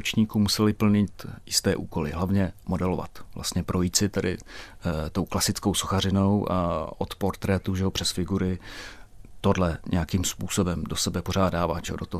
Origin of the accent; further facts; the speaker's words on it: Ratíškovice, South Moravian Region, Czechia; Třeba je to někde u nás na Moravě v Ratíškovicích zachováno.